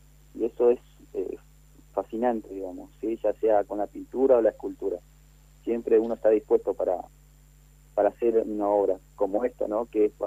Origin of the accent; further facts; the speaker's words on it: Corrientes, Argentina; yo soy nacido en Corrientes Capital. He estudiado allá en Corrientes Capital, en el Instituto Josefina Conte.